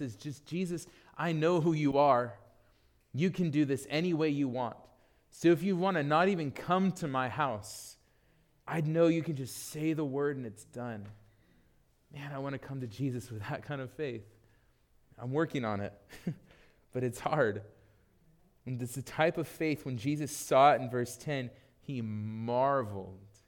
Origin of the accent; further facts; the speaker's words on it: United States; Like, and I'm not even like TSA. Like, you know, I'm just an American, you know?